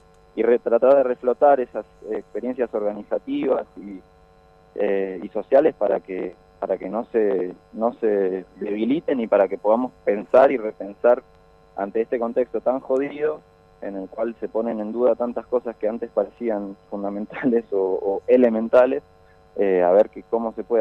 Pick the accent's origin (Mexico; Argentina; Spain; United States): Argentina; San Carlos de Bariloche, Río Negro; now in La Plata, Argentina; Yo soy de Bariloche, nacido y criado, pero vivo hace varios años acá en La Plata, donde estudié en la Universidad Nacional de La Plata, y bueno, cuando me recibí decidí quedarme, así que ando por acá por La Plata, pero soy de allá de Bariloche.